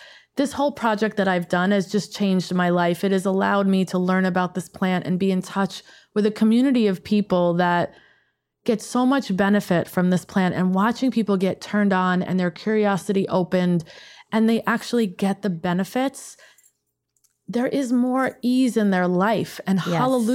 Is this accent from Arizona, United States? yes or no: no; Queens, New York, United States; Is we had a phone number growing up in Whitestone, Queens, and you would go to the corner and get on a payphone, call this number.